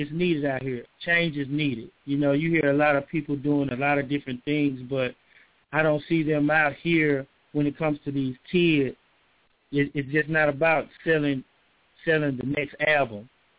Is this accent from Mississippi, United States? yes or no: yes; Morton, Mississippi, United States; see, I'm originally from Morton, Mississippi, and that's a small country town.